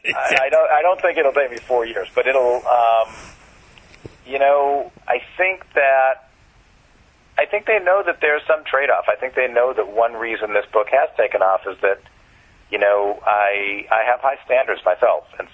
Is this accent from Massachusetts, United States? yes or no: yes; Boston, Massachusetts, United States; I'm from Boston, and it's about Boston